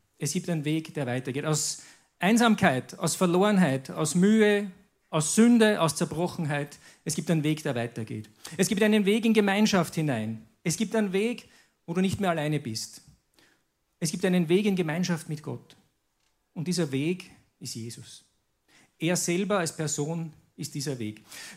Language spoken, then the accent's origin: German; Tyrol, Austria; Und das ist die Lehre vom Gipfel, gell? Bei uns in Tirol oder sonst wo.